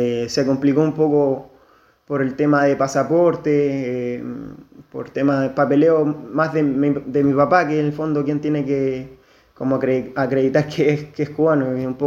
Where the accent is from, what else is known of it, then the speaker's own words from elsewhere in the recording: Chile; born there; mi mamá es chilena. Y bueno, mi papá lleva muchos años acá, allá en Chile. Yo nací acá en Chile.